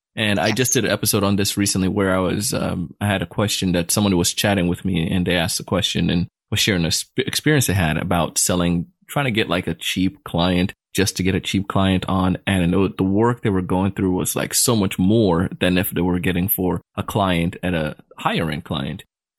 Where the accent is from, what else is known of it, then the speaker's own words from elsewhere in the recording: Jamaica; moved away; grew up in a not so, let's say, economically challenged background. We had an economic challenge. We moved from Jamaica to here